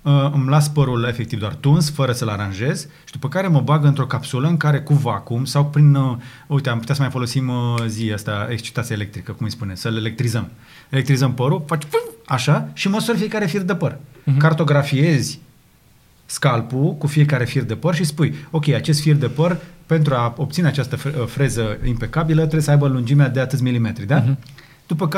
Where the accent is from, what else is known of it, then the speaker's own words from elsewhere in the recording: Romania; Sunt un român adevărat, am avut-o înaintea lui.